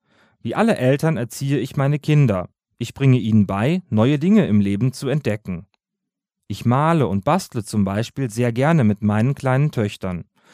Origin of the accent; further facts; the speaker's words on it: Morocco; Wie ihr aber wisst, komme ich aus Marokko, wo alles viel bunter ist.